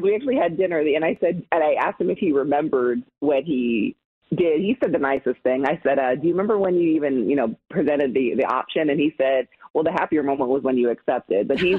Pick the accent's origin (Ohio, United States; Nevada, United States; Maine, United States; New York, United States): Nevada, United States; Las Vegas; You know, my parents and my sister, I grew up in Las Vegas, so it's honestly really great to be on with you this morning.